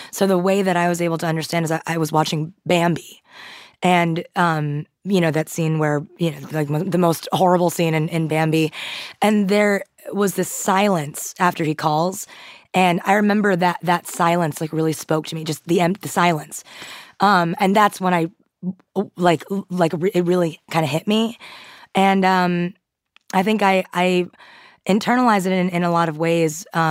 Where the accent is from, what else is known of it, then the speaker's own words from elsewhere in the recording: Queens, New York, United States; My grandma lost her restaurant. She went bankrupt. The electricity got cut off her house. That's why she had to move into Queens to raise me.